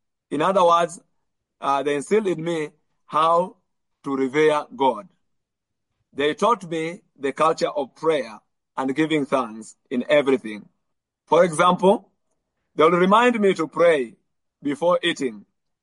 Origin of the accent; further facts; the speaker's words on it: Njukini, Taita-Taveta County, Kenya; first language Luo; English is a second language; That is my native language, which is the Luo, Swahili, which is a national language for all the Kenyans. Of course, I do speak English, and there is also another language which I speak because I was brought up among the Kamba people in Taita Taveta and Njukini